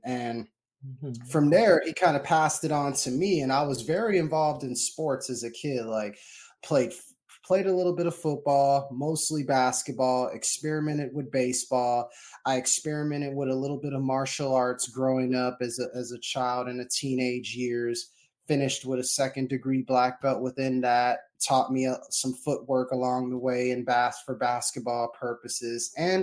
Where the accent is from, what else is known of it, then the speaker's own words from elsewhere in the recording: Corpus Christi, Texas, United States; I was born and raised, of course, in Corpus Christi, Texas, which is my hometown.